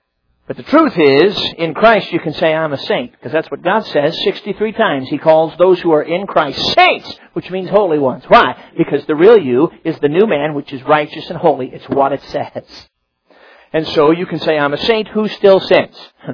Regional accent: Chicago, Illinois, United States; now in southern Michigan, United States; Now, I grew up in Chicago. I'm a city boy.

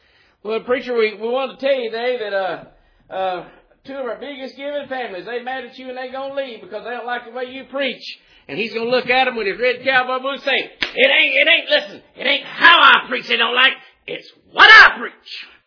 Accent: United States; And seeing how I'm from America, I probably don't.

